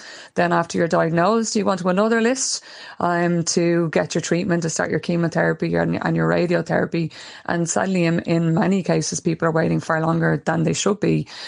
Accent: Ireland; for us as Irish people, is that the majority of us, yourself and myself included, Sean, have pale Irish skin.

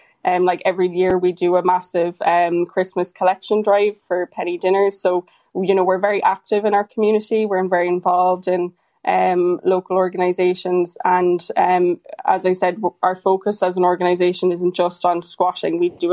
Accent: Cork, Munster, Ireland; And I'm from Cork City myself.

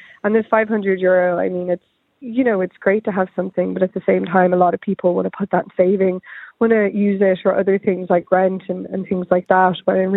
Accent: County Mayo, Ireland; I'm originally from Mayo. I can't commute, and I don't have that type of money

